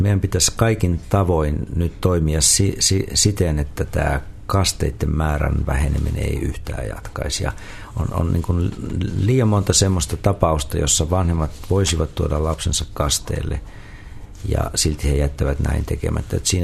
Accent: South Ostrobothnia, Finland; meillä päin siellä Etelä-Pohjanmaalla, niin edelleen kirkolla on sija ihmisten elämässä

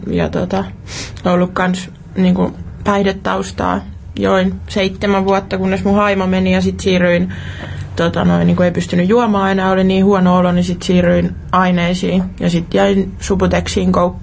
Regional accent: Turku, Southwest Finland, Finland; mä oon Turusta kotoisin.

